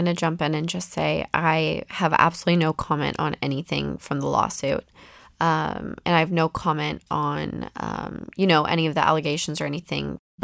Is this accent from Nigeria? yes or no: no; Salt Lake City, Utah, United States; I come from Salt Lake City. I don't have famous parents.